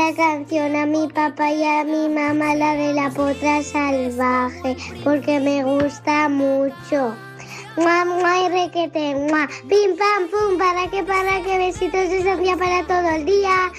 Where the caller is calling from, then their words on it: Santa Perpètua de Mogoda, Catalonia, Spain; de Santa Perpetua.